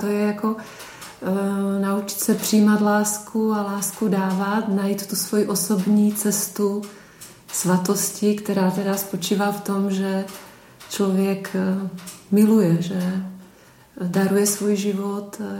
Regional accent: Slovakia; jak bylo řečeno, pocházím ze Slovenska a v komunitě blahoslavenství jsem už 25 let. Vstupovala jsem, když mi bylo 23, a jsem zasvěcená sestra

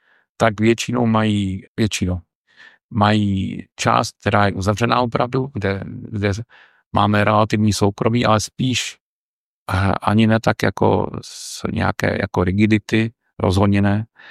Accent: Písek, South Bohemian Region, Czechia; Pocházím totiž z Písku, takže jsem studoval tam, kde se to mělo blízko.

